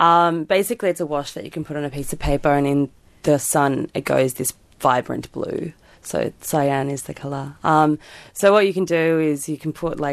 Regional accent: Melbourne, Victoria, Australia; I mean, I'm from Melbourne, and when I was in Melbourne

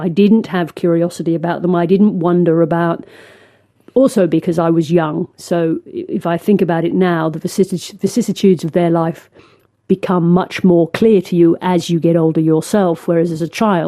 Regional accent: Nigeria; born there; born in Nigeria and I was delivered by a lovely black gynecologist wearing a dinner jacket because I was born on New Year's Eve.

